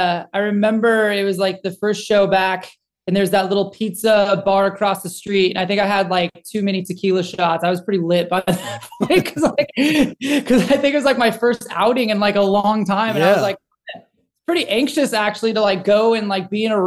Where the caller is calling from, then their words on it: Medford, Oregon, United States; Yeah, I'm in Oregon.